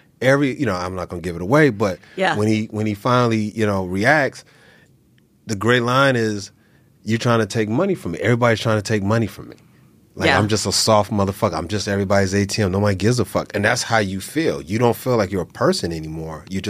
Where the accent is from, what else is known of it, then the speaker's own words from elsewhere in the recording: California, United States; South Central.